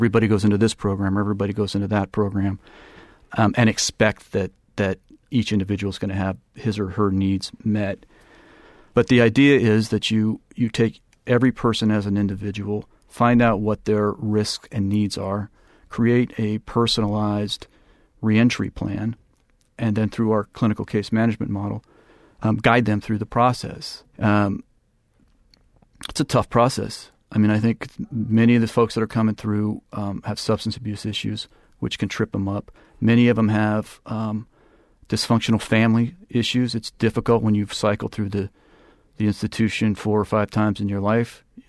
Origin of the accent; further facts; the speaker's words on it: Ashland, California, United States; I grew up there in Ashland. Arguably, it's a working-class community without the work that used to be there when I was a kid.